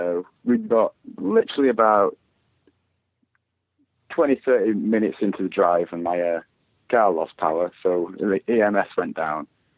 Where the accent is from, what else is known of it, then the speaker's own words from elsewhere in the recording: Leeds, Yorkshire and the Humber, United Kingdom; I'm from Leeds in Yorkshire. That's towards the north of England, really, just south of Scotland.